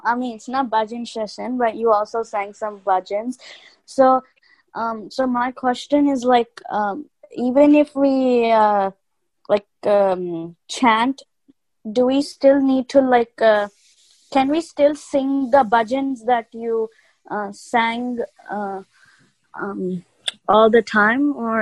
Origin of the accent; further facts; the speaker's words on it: Baltimore, Maryland, United States; Baltimore.